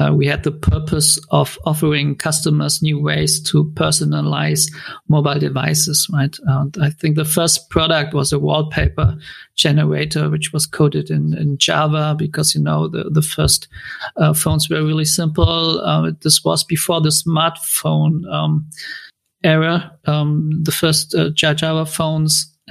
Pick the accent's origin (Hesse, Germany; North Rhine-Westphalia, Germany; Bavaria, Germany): Hesse, Germany; So I grew up near Frankfurt. That's where I'm still living, actually.